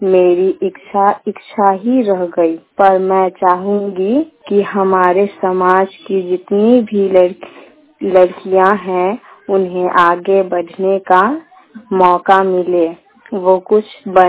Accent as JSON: {"language": "Hindi", "region": "Bihar", "country": "India", "said": "मैं वैशाली जिले की रहने वाली हूँ।"}